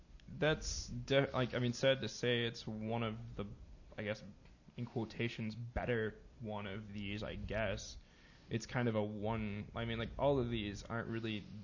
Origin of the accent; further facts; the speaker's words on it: United States; I mean, it might just be because I'm an American looking at it.